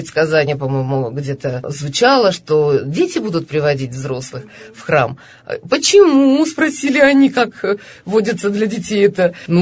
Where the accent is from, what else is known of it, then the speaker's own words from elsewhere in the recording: Southern Urals, Russia; я с Южного Урала, у меня, наверное, что-то другое было, какая-то манера была другая, корни другие.